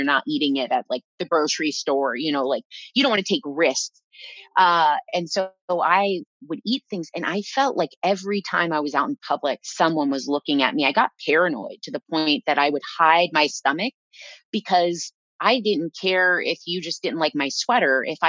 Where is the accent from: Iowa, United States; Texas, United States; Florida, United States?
Iowa, United States; I was raised in Iowa, never had been in a TV studio.